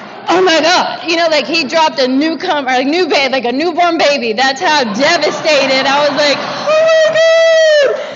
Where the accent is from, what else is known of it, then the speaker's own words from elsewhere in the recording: Louisville, Kentucky, United States; I grew up in Louisville, Kentucky, and I always say that for my fellow Kentucky people in here